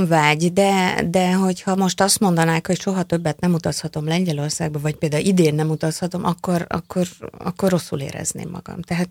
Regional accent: Budapest, Hungary; born there; így születtem Magyarországon és Budapesten, és mindenféle klimatikus és más viszonyok miatt én azért mégiscsak itthon, Budapesten érzem magam otthon.

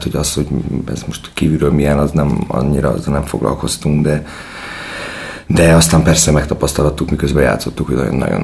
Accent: Budapest, Hungary; Pesti vagyok, és kicsit zűrös volt a gimnáziumi éveim.

